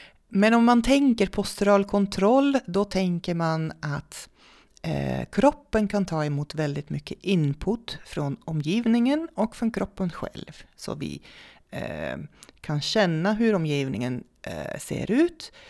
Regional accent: Netherlands; Swedish is a second language; moved away as an adult; now in Sweden; Ursprungligen är jag från Nederländerna, men jag flyttade till Sverige för snart 12 år sedan och har bott här uppe i 8 år nu, tror jag.

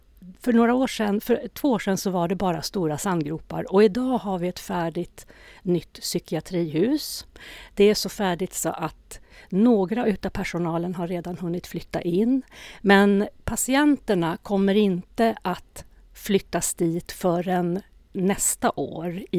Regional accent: Stockholm, Stockholm County, Sweden; now in Luleå, Sweden; jag kommer ju från Stockholm. Jag är en 08. Men jag har faktiskt bott här längre nu i Luleå än vad jag bodde i Stockholm innan jag flyttade hit. Så ja, vad är jag för någonting? Nästan norrbottning.

